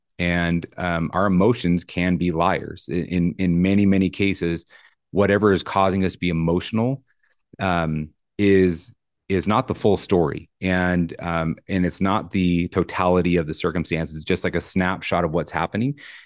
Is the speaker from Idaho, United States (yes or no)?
yes; Idaho Falls, Idaho, United States; But I grew up in Eastern Idaho in Idaho Falls, graduated from high school there, went through the police academy in 2001